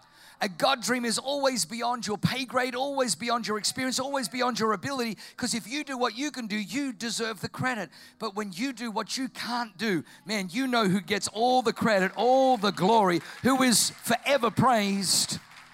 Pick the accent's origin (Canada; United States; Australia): Australia; Dapto, New South Wales; That I was from Dapto. Can anything good come out of Dapto?